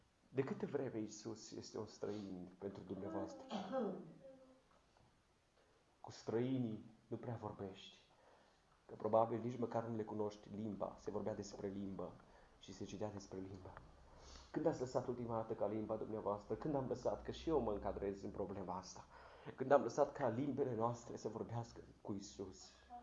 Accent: Romania; noi suntem români, creștini de 2000 de ani

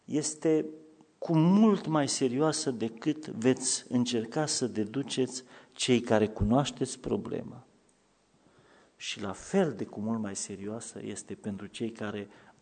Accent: Solovăstru, Mureș County, Romania; Exista așa ceva în satul meu, în Solovăstru.

